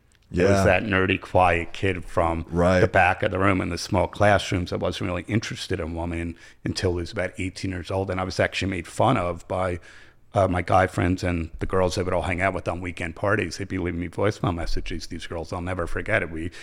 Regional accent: Livingston, New Jersey, United States; well, I was from Livingston, New Jersey, upper middle class suburban area predominantly, a lot of tight knit Italian families, Jewish families.

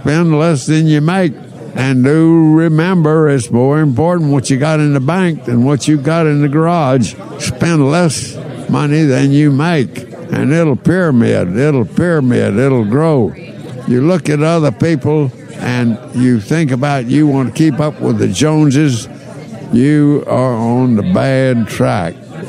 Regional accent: Houston, Texas, United States; born there; I was born in Houston. I live in Houston. I'm going to stay here till I die.

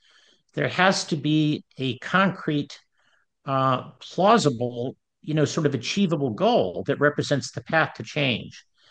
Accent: United States; Above all, it's about a government by the people, which we Americans

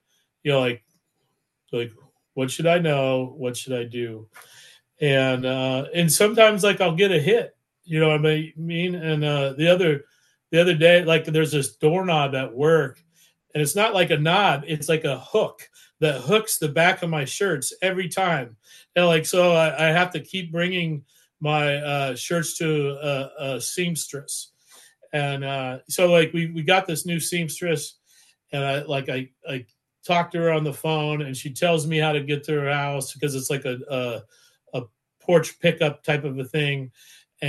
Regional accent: California, United States; It's okay, Mason. I do have a truck. I'm from California. But I have a truck.

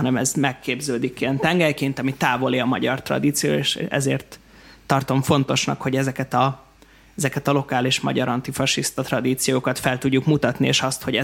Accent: Kiskunhalas, Bács-Kiskun, Hungary; Én büszke kiskunhalasi vagyok, de igen.

